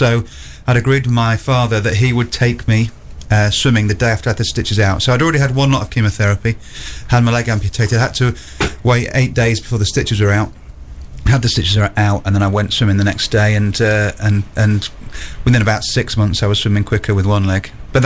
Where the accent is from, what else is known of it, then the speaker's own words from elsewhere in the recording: Yorkshire and the Humber, United Kingdom; Because I grew up in North Lincolnshire, and I had swum for the county